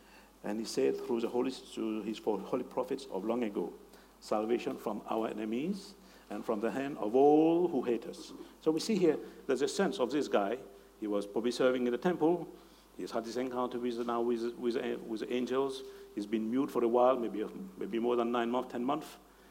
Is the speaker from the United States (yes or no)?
no; Mauritius; If you don't know me, I'm from Mauritius, and I'm from a village where there was many laborers.